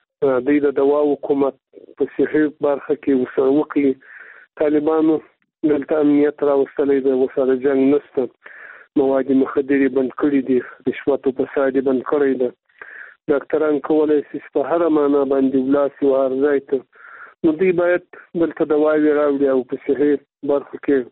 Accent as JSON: {"language": "Pashto", "country": "Afghanistan", "said": "موږ د افغانستان خلک یو"}